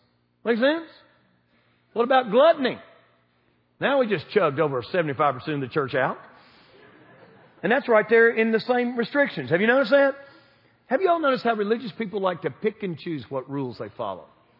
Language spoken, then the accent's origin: English; Kentucky, United States; I mean, we're from South Central Kentucky.